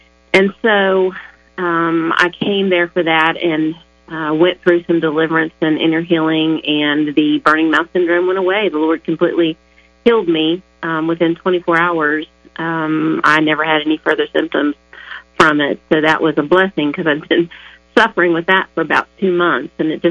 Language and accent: English; West Virginia, United States; now in Oklahoma City, United States; Well, I moved here from West Virginia about 2 years ago to the Oklahoma City area